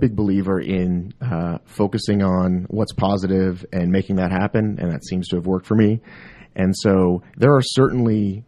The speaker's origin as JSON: {"language": "English", "town": "Marietta", "region": "Georgia", "country": "United States", "tie": "born or raised there", "also_born_or_lived": "Los Angeles", "said": "I grew up here. I grew up in Marietta, and I always knew that I wanted to raise my family here"}